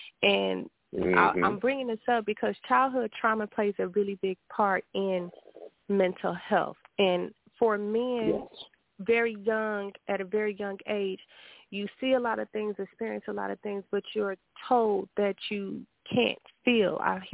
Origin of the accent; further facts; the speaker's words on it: Chicago, Illinois, United States; because growing up in Chicago, that's what you're going to see. You're going to see gangbangers.